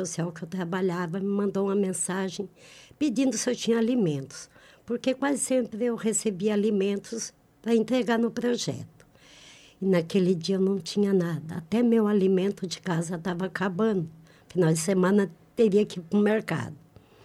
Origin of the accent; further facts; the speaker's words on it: Turvo, Brazil; né, conhecida. Desde que nasci, assim, moro no Turvo há 30 anos